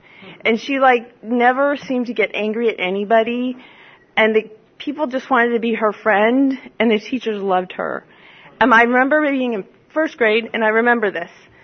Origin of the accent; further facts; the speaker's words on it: Phoenix, Arizona, United States; I was a kid growing up in Phoenix. We lived in the suburb, and it's pretty hot in summertime.